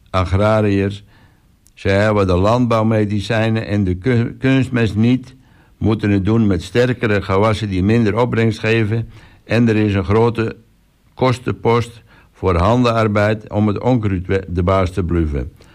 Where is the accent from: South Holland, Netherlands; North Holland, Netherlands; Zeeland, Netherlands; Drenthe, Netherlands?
North Holland, Netherlands; Barsingerhorn; Ik kom uit Barsingerhoren, vlak bij de West-Friese omringdiek, Oud-West-Friesland. Met in die tijd nog herkenbare vormen uit de middeleeuwen in het landschap.